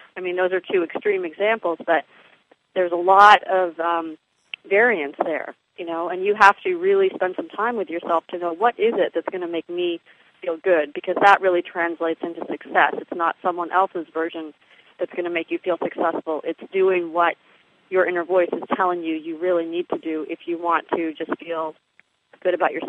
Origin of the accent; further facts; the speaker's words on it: Canada; For example, I grew up in Canada. We had 3 TV stations to choose from.